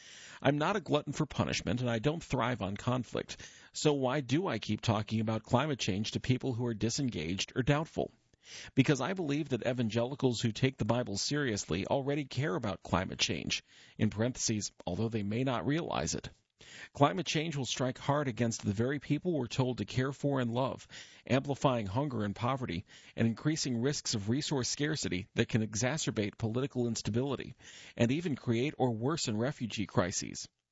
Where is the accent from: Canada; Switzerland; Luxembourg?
Canada; now in United States; I'm also an evangelical Christian, and I'm Canadian